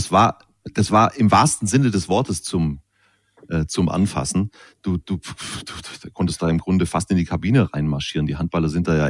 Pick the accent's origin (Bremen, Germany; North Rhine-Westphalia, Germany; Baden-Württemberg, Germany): Baden-Württemberg, Germany; Ehingen; Zu meiner Zeit, als ich aufgewachsen bin in Ehingen